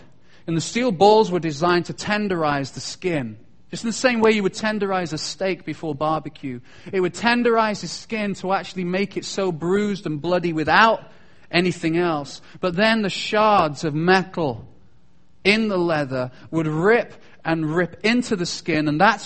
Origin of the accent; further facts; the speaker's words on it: Chester, North West England, United Kingdom; I used to go to school in a place called Chester. It used to be called Deva. It was a Roman city. I used to walk on Roman walls to get to my school.